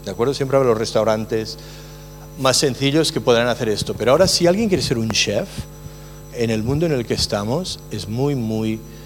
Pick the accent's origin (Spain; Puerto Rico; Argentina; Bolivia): Spain; moved away; yo creo que me fui de España simplemente porque el fútbol era inaguantable. Ahora está peor, pero yo soy de la época del carrusel deportivo, cuando los domingos me tuve que ir de España.